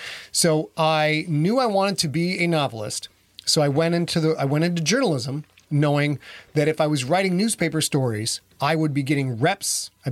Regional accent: Midwest, United States; I am from the Midwest, as are several people in the chat room.

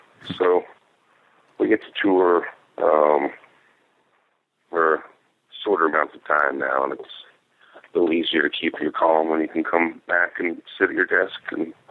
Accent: Leavenworth, Kansas, United States; growing up in Leavenworth, that's the first city in Kansas, you know, and there's a lot of history there

